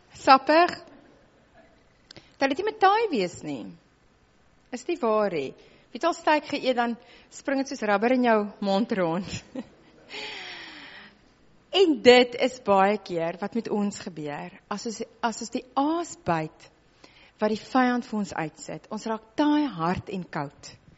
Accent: Hopefield, Western Cape, South Africa; now in Stellenbosch, South Africa; Ek kom uit Hopefield uit, ons het, voordat ons op Stellenbosch nou geblei het, in Hopefield geblei

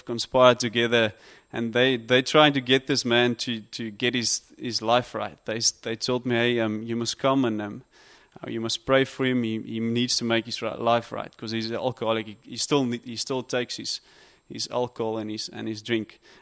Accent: Stellenbosch, Western Cape, South Africa; I'm from Stellenbosch. I work there with the students

